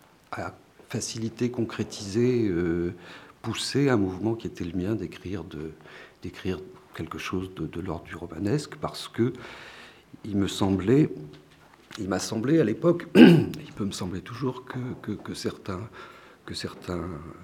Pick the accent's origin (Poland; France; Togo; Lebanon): France; South-East; moved away as an adult; now in Paris, France; je ne suis pas du tout originaire du Sud-Ouest, je suis originaire du Sud-Est. Je suis arrivé à Paris, j'avais 22 ans